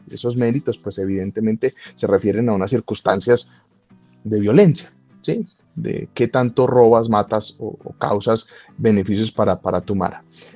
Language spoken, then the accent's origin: Spanish; Colombia; Pues aquí todos somos colombianos, pregúntense cuántos inocentes hay en las cárceles de Colombia esperando su juicio